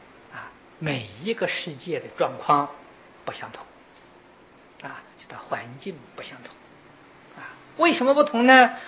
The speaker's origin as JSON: {"language": "Chinese", "country": "Taiwan", "said": "没有我们台湾人住的房子这么大了"}